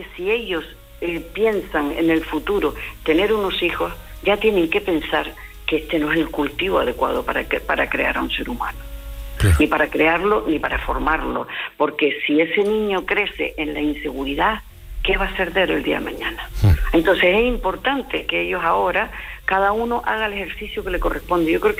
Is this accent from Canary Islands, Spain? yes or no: yes; Canary Islands, Spain; como decimos en Canarias, que yo soy canaria